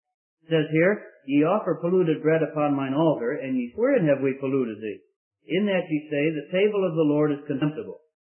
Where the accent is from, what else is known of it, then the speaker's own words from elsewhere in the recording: Scotland, United Kingdom; being a Scotsman, I don't mind the fact that the other fellow has to pick up the dinner tab